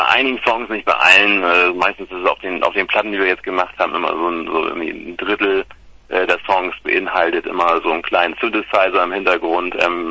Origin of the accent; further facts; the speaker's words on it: Hademarschen, Schleswig-Holstein, Germany; ich bin eigentlich Rendsburg Eckernförder, also daher, ich komme aus Hademarschen ursprünglich